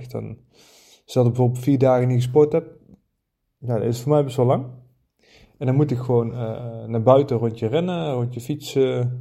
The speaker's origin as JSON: {"language": "Dutch", "region": "North Brabant", "country": "Netherlands", "said": "Ik kom zelf trouwens uit Brabant."}